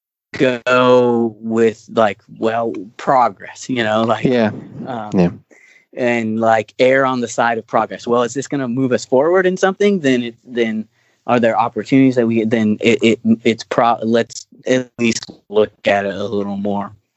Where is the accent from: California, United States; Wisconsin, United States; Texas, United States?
California, United States; Kingsburg; He was big for me because I'm from Kingsburg and he's a Kingsburg guy.